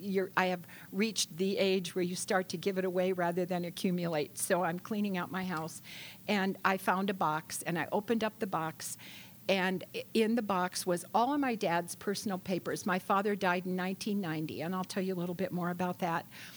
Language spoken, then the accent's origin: English; Chicago, Illinois, United States; born there; now in Texas, United States; I was born in Chicago, Illinois. That's why I sound more like you than them, even though I've lived in Texas almost 40 years.